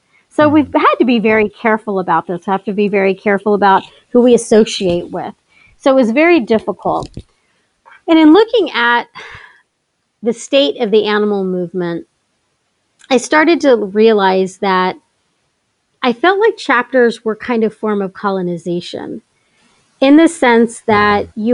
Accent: Texas, United States; also born or lived in Georgia / New Mexico / California; Now, I've lived in Georgia. I'm from Texas. I've lived in New Mexico. I've lived in California.

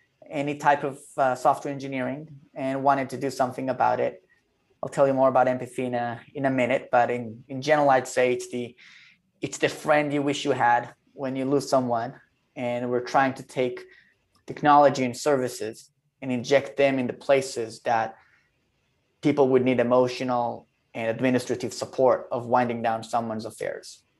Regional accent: Tel Aviv, Tel Aviv District, Israel; Well, I'm a guy from Tel Aviv

